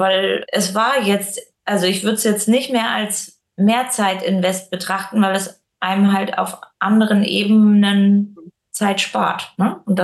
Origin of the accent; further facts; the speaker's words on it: Northern Germany, Germany; Ich bin aus Norddeutschland und wohne in der Nähe von Bremen.